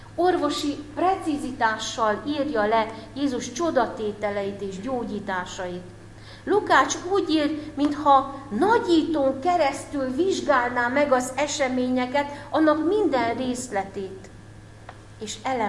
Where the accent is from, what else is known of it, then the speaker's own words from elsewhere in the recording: Szabolcs-Szatmár-Bereg, Hungary; kántorképzőn voltam itt Budapesten, egyébként Szabolcs-Szatmár Bereg megyéből származom